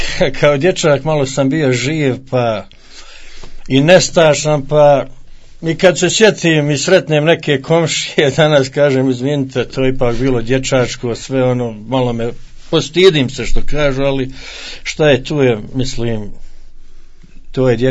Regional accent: Rogatica, Republika Srpska, Bosnia & Herzegovina; also born or lived in Vareš; now in Dallas, United States; da sam se osjećao uvijek dio Vareša, bez obzira što sam odrastao u Rogatici i cijeli moj životni put koji me na kraju doveo do daleke Amerike.

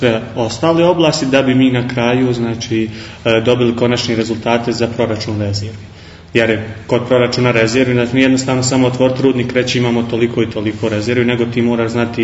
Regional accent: Nezuk, Federation of Bosnia and Herzegovina, Bosnia & Herzegovina; also born or lived in Tuzla; dolazim iz mjesta Nezuk u opštini Sapna. Tamo sam završio i srednju ekonomsku školu, nakon čega upisujem studije u Tuzli

